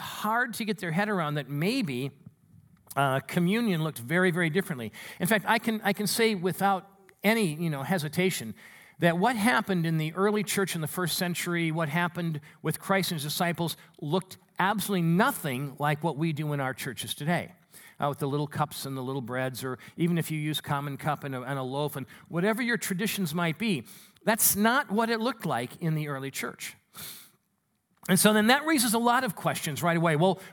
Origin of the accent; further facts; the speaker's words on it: Minneapolis, Minnesota, United States; born there; also born or lived in Green Bay, Wisconsin; I was born in Minneapolis and St. Paul, so even though I lived most of my life near Green Bay and am a totally and thoroughly committed Green Bay fan